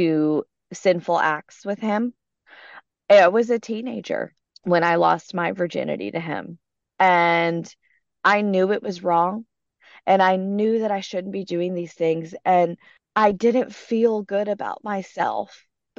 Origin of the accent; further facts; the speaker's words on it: United States; I still live where all of these things took place. I stayed in my hometown. And so I remember being at the public library, and I was so excited to see him. We had gone, after school to just go study together. And as a Mexican American, we have extra hair.